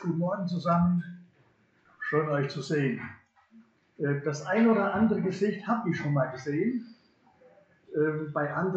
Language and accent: German; North Rhine-Westphalia, Germany; gebürtiger Siegerländer. Baujahr 62, von Kindheit an in den Siegerländer Gemeinschaften zu Hause, wo ich auch im Frühjahr 1975 zum Glauben an Jesus gefunden habe.